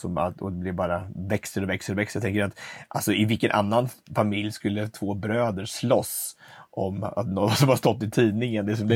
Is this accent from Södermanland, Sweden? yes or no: yes; Katrineholm, Södermanland, Sweden; Vi växte upp i Östansjö och Katrineholm